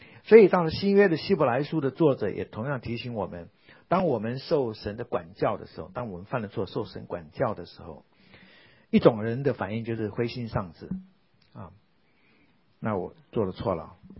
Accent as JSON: {"language": "Chinese", "country": "Taiwan", "said": "我从台湾来的时候"}